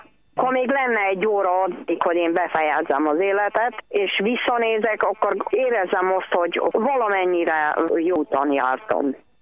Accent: Diószén, Bacău County, Romania; also born or lived in Klézse; én Csángóföldön születtem, Diószén és Klézse volt az én két helyem, amit nagyon ismertem, mert édesanyám Klézsén született, mindig visszavágyott az ő szülőfalujába

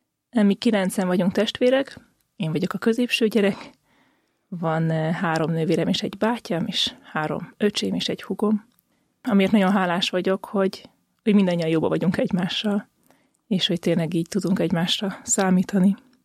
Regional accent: Hódmezővásárhely, Csongrád-Csanád, Hungary; born there; Én vidékről származom, Hódmezővásárhelyen születtem, és a szüleim római katolikusak

